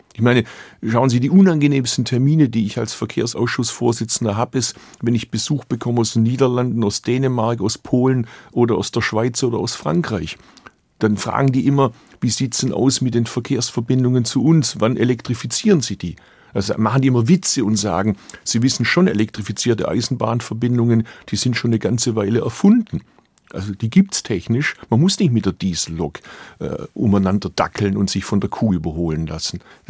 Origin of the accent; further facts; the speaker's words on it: Bad Urach, Baden-Württemberg, Germany; born there; dass die Strecke aus meinem Geburtsort Bad Urach nach Metzingen, 12 Kilometer